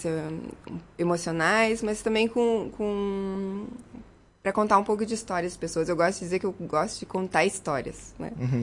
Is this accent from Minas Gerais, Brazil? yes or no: no; Vacaria, Rio Grande do Sul, Brazil; moved away; Mas eu ainda sou cria da Vacaria, então sempre que eu posso eu volto, e, né, porque aqui que são as minhas origens.